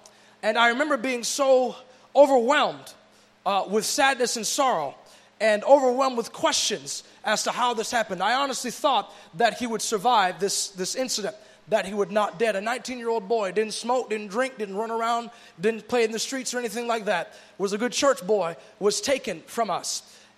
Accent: Michigan, United States; He was only about 19 years old, and he was out with his youth group back in my hometown in Michigan.

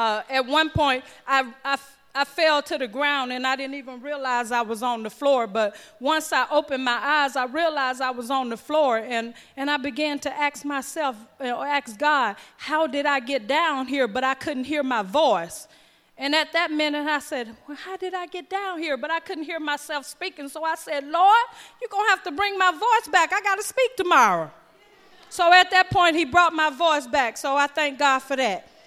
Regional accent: the South, United States; a lot of you all already know that I'm from the South, so I have a kind of like a not a real type of grammar

